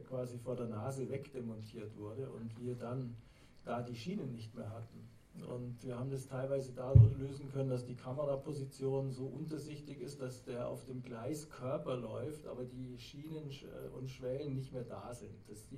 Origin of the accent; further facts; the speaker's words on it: Bavaria, Germany; ich bin im Allgäu aufgewachsen, ich habe natürlich da noch ein bisschen die Atmosphäre eingesogen, aber bin natürlich jetzt nicht genau, ich bin 59 geboren